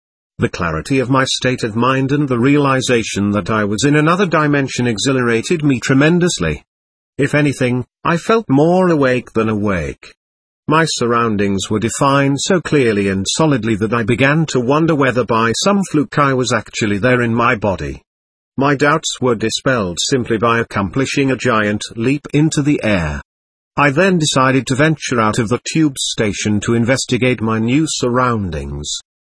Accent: Germany; moved away; my place of birth, and where I grew up, a small quaint place near the Dutch border.

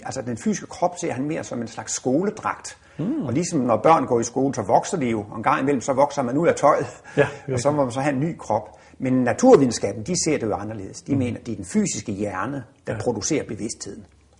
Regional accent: Horsens, Central Denmark Region, Denmark; moved away as an adult; now in Copenhagen, Denmark; Men jeg er student fra Horsens af, og i 1967 flyttede jeg til København

